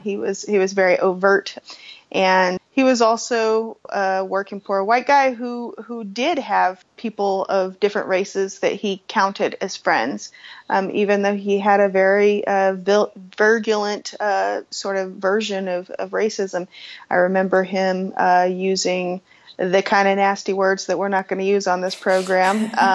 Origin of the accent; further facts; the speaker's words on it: Dallas, Texas, United States; I was born in Dallas, Texas in October of 1976, so about 41 years ago now. And I was raised in Dallas as well.